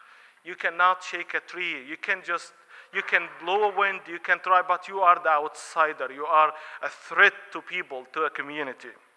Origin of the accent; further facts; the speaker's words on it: Egypt; I'm from Egypt. 95% of my life, I lived under Mubarak regime.